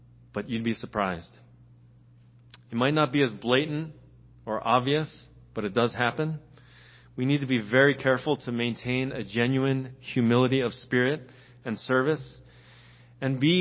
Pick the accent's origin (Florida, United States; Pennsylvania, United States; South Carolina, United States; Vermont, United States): Pennsylvania, United States; Philadelphia; now in California, United States; I'm from Philly, so I got kind of divided interest there